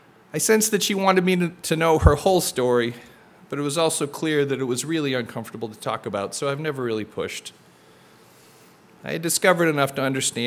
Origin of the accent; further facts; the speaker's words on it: Massachusetts, United States; born there